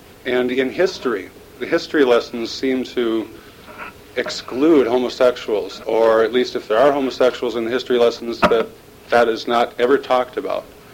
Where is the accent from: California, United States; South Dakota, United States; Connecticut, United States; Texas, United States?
South Dakota, United States; also born or lived in Minnesota; I was born in Minnesota, but unfortunately my parents raised me in South Dakota.